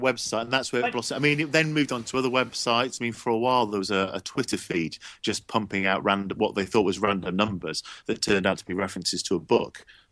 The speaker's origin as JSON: {"language": "English", "country": "United Kingdom", "accent": "English", "said": "and enjoyed myself thoroughly with my English accent."}